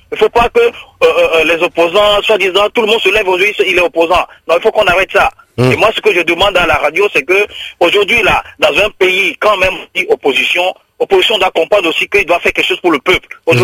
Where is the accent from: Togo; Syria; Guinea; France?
Togo; moi je suis togolais comme les invités que vous avez